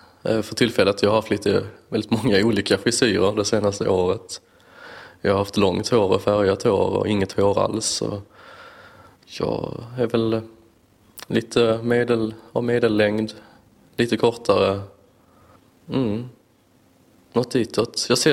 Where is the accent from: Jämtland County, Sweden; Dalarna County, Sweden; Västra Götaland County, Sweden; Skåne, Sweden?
Skåne, Sweden; Kristianstad; accent: Scanian; also born or lived in Simrishamn / Lund / Svedala / Malmö; now in Norrköping, Sweden; Jag kommer här från Skåne. Jag är född i Kristianstad och jag har bott i Simrishamn, Lund, Svedala, Malmö. Men sen 2006 så bor jag i Östergötland. Först i Linköping och nu i Norrköping.